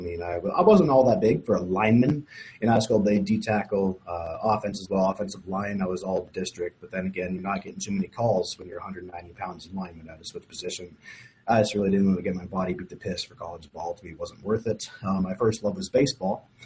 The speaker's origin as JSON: {"language": "English", "town": "DeWitt", "region": "Nebraska", "country": "United States", "said": "But originally, I'm from DeWitt, Nebraska."}